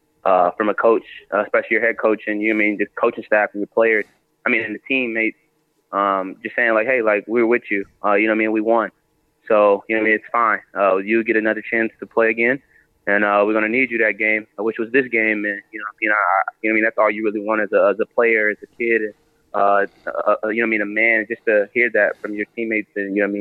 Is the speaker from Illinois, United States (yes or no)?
yes; Chicago, Illinois, United States; I've done that all my life. Growing up in Chicago, you play AAU and you play versus high school teams who press you 24/7 all day and all night